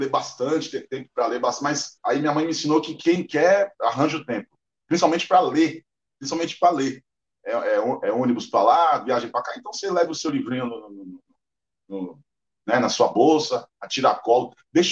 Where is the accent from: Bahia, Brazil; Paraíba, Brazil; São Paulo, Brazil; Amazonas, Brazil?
São Paulo, Brazil; Santos; eu sou do Brasil, de Santos, lá eu moro perto do Cais, a maior Cais da América Latina.